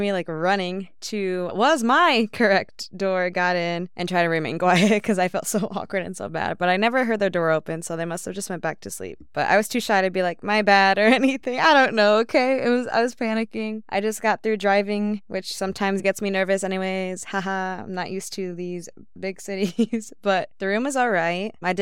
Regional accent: Cedar Falls, Iowa, United States; I'm just from Cedar Falls. So he's like, wait, you're from Iowa?

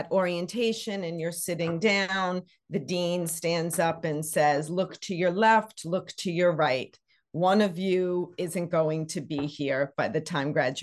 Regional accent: Brooklyn, New York, United States; also born or lived in Boston; I am actually a Brooklyn girl myself, born and bred in Brooklyn. Both my primary and high school were in Brooklyn, Bensonhurst actually for high school.

